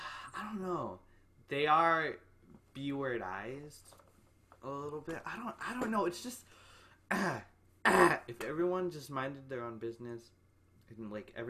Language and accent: English; California, United States; We're both skaters. We're from California.